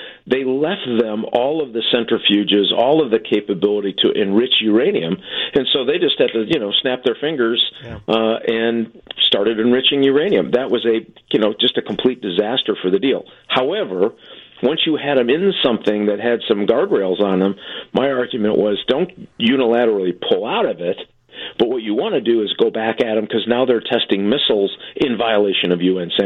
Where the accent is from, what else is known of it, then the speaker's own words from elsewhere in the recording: United States; this is what we should all be concerned about as Americans